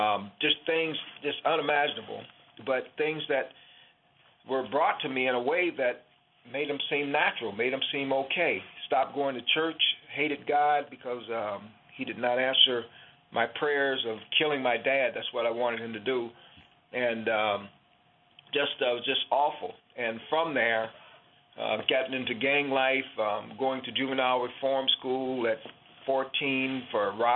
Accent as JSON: {"language": "English", "town": "Selma", "region": "Alabama", "country": "United States", "tie": "born there", "said": "Well, yeah, I was born in Selma, Alabama. I'm 61 years old now. So in 1954, I was born in Selma, Alabama, to a faith-based family, I'm going to call it."}